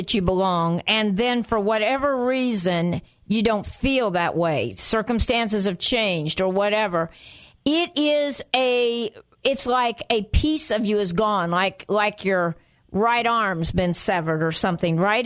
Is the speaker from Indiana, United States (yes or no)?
yes; Muncie, Indiana, United States; They're from my neck of the woods, Alexandria, Indiana. I'm from Muncie, Indiana.